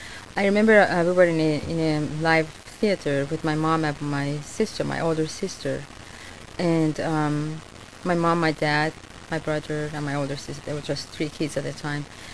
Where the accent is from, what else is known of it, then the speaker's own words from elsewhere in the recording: Tehran, Tehran Province, Iran; English is a second language; I was born in Tehran, and in a middle-class family.